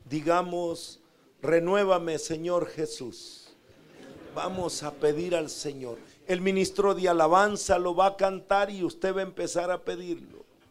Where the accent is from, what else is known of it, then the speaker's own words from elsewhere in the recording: San Francisco Gotera, Morazán, El Salvador; Cuando llegaba a mi pueblo, donde yo había crecido, a San Francisco Gotera, Morazán